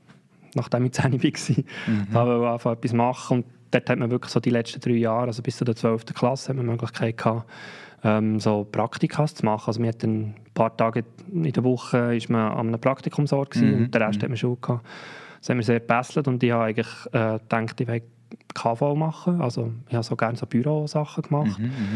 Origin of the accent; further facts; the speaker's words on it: Zurich, Switzerland; born there; Geboren bin ich irgendwo im Kanton Zürich. Gehört man ja vom Dialekt her auch.